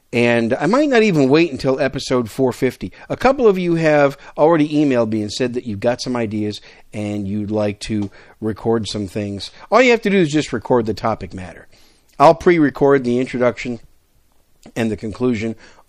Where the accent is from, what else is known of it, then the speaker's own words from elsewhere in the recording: Wisconsin, United States; also born or lived in New York City; now in Texas, United States; You guys know I'm a Yankee, right? I was born in New York City and raised most of my young life in Wisconsin.